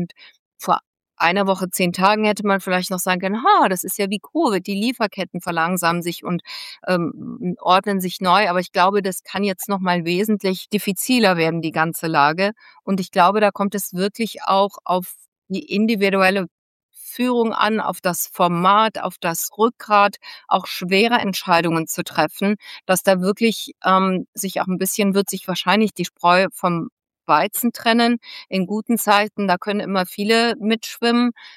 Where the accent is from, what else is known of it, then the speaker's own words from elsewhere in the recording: United States; German is a second language; vor allen Dingen als Amerikaner, die ich ja bin